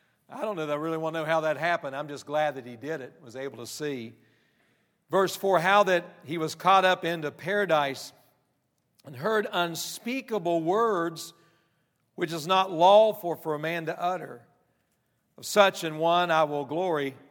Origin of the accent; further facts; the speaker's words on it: West Virginia, United States; now in Tennessee, United States; I grew up in West Virginia. I live in Tennessee. I guess it's the only place you could move to and not have to learn a new language.